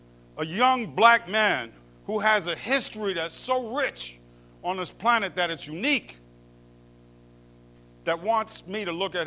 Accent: New Jersey, United States

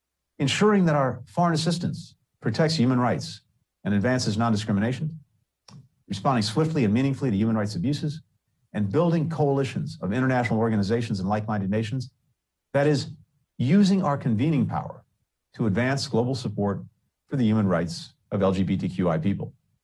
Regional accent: United States; This matters to me as a person and as an American.

